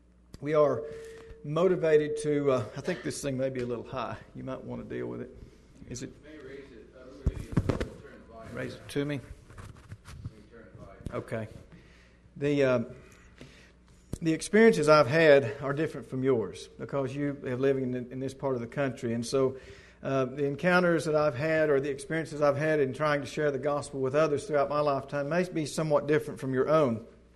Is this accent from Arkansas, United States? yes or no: yes; Arkansas, United States; I'm from Arkansas, and it's been a lot of years since I was around some of these brethren here